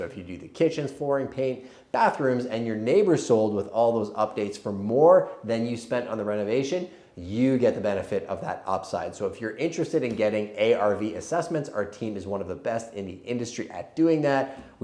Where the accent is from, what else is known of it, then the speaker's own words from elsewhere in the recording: Canada; we're Canadian